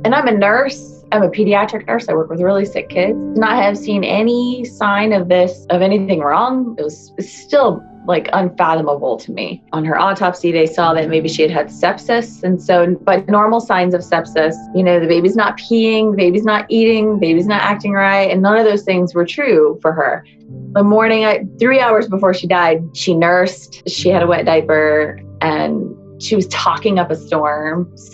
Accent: Clarksburg, Maryland, United States; We're from Clarksburg, Maryland.

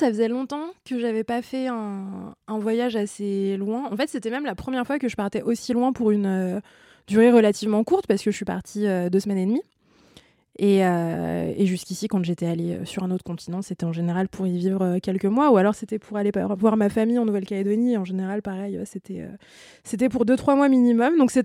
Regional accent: France

